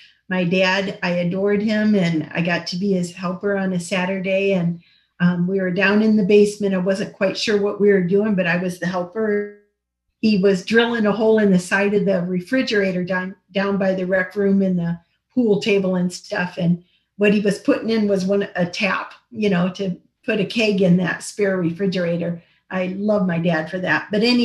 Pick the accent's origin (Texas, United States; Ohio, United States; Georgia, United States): Ohio, United States; I'm one of five kids. I grew up back in Ohio, and a lot of alcoholism in my family tree